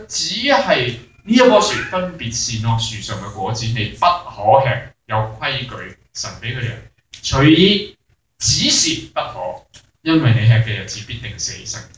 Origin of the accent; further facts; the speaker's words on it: China; 我哋中國人好多嚇、傳統嘅係想係個良心過得去